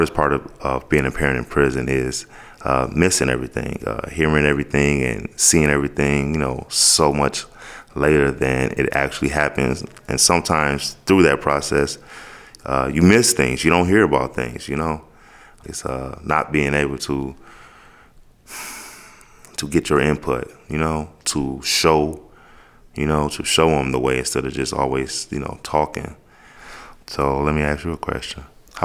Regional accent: Muskegon, Michigan, United States; I'm from Muskegon, Michigan.

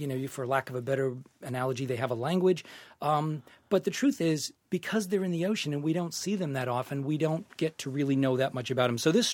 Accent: Massachusetts, United States; Born and raised in Massachusetts

